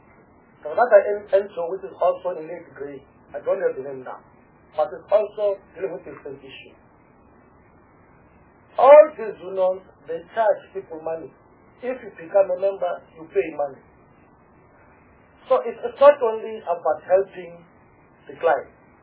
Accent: Eastern Cape, South Africa; I'm coming from Eastern Cape.

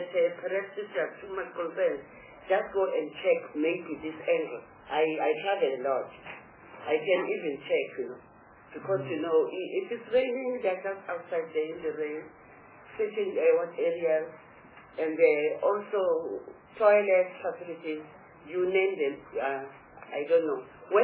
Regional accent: KwaZulu-Natal, South Africa; I'm from KwaZulu-Natal.

